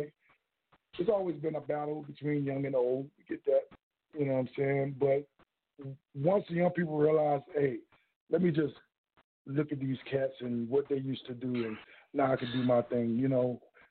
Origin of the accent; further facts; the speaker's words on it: South Carolina, United States; I'm South. I'm Southern. I'm from South Carolina, so I'm a Southern. I'm Southern to the heart.